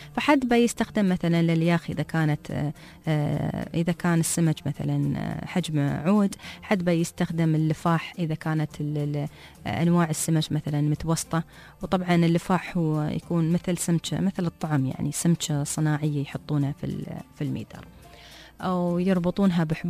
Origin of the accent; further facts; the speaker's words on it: United Arab Emirates; ويصيد ويحدق عندنا في الإمارات.